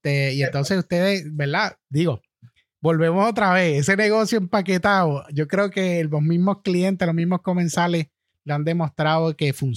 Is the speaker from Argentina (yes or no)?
no; Manatí, Puerto Rico; now in Bayamón, Puerto Rico; Yo soy natural de Manatí, me mudé para acá, para Bayamón, hace muy poco